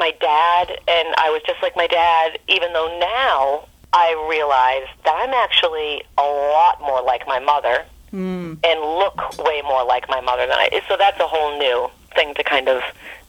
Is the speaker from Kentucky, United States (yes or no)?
no; Ipswich, Massachusetts, United States; And so I got accepted and I went, and I commuted because I grew up in Ipswich.